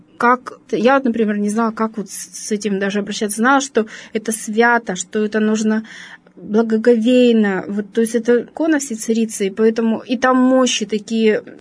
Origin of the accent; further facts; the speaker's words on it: Urals, Russia; я родилась на Урале и всю жизнь здесь живу.